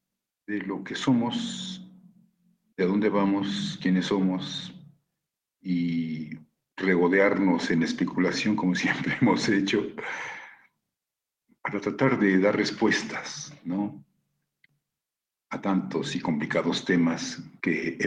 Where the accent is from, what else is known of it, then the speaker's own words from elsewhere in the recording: Mexico; las café con leche, que somos los mexicanos.